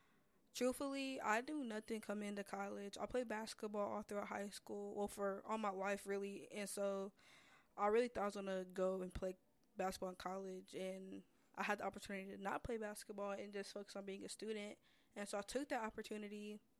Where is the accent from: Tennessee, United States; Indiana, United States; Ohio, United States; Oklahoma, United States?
Indiana, United States; Indianapolis; I'm from Indianapolis. I'm graduating in 2 weeks.